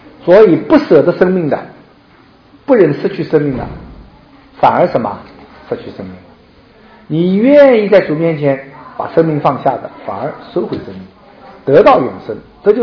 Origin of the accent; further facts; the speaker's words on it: China; 主啊，我们过去中国人不认识你，以致犯下了太多的罪孽